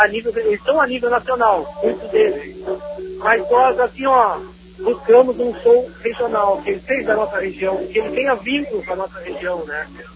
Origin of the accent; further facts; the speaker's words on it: Pedro Osório, Rio Grande do Sul, Brazil; Sabe que eu sou natural de Pedro Osório e isso me realiza, entendeu?